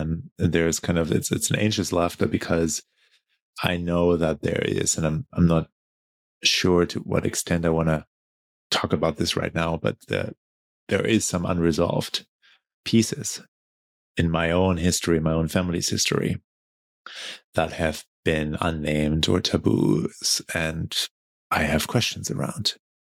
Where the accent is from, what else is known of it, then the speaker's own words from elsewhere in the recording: Germany; I'm flying to Germany for a week and a half. And these days I only connect back to my home country and my family like on these trips like once or twice a year.